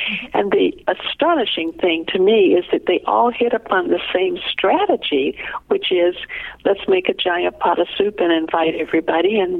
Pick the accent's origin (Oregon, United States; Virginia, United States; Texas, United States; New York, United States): Oregon, United States; Portland; I was invited to a soup night in my hometown of Portland, Oregon.